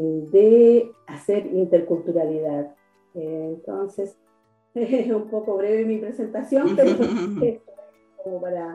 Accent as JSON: {"language": "Spanish", "town": "San Juan de la Costa", "region": "Los Lagos", "country": "Chile", "said": "mi origen fue en San Juan de la Costa. Yo soy de San Juan de la Costa, de Punotro, Mapumó, es mi tierra."}